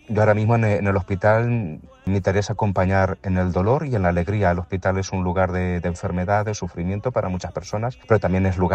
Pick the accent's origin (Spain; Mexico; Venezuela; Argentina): Spain; Daimiel, Castilla-La Mancha; soy de Daimiel, nací en 1980